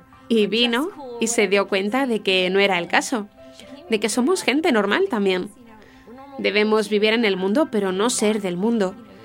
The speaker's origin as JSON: {"language": "Spanish", "town": "Jacksonville", "region": "Florida", "country": "United States", "tie": "born or raised there", "also_born_or_lived": "San Diego", "said": "tengo 30 años. Nací y crecí en Jacksonville, Florida. Bueno, más bien crecí en Jacksonville, pero nací en San Diego."}